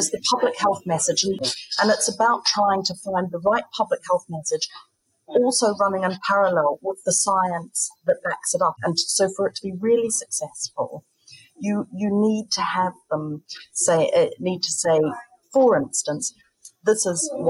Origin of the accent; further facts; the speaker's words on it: New Zealand; because I come from New Zealand, I look very closely at what's happening there